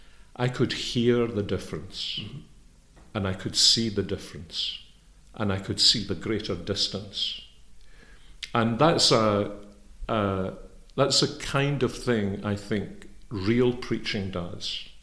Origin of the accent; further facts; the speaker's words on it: Scotland, United Kingdom; you know, we're Scottish, we've been a golfing family.